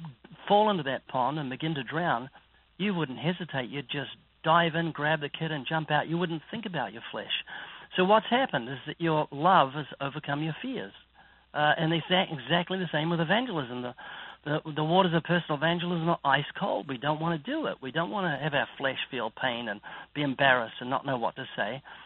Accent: Texas, United States; I'm from Texas, and I've been faking it for 27 years.

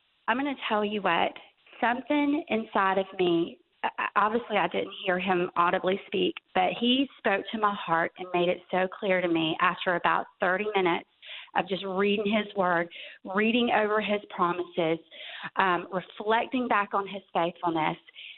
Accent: Georgia, United States; But what I want to tell you is that we were on our way back home to Georgia. I'm from Georgia, and we were on our way back home so that we could have her service.

